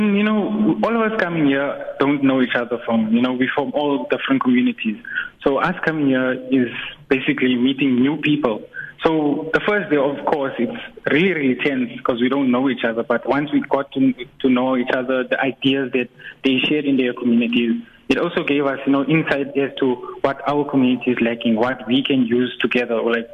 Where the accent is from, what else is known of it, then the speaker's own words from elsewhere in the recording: Gauteng, South Africa; You know, I'm from Lanesa South, which is way in the Johannesburg region, you know.